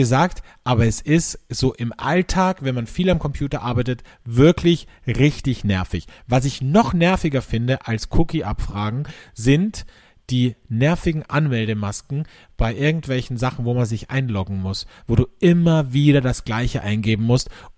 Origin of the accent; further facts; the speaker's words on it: Austria; Wie ein Flitzebogen oder wie man bei uns in Österreich sagt, wie ein Gummiringerl gespannt.